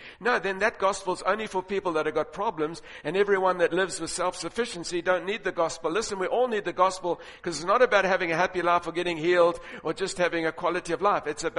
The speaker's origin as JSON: {"language": "English", "country": "South Africa", "said": "It's great to be in Australia. I come from South Africa."}